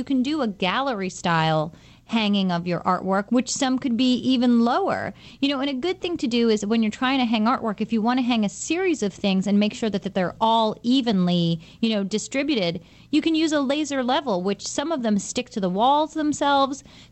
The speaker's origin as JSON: {"language": "English", "town": "Long Island", "region": "New York", "country": "United States", "said": "I'm from Long Island and I'll be here all week."}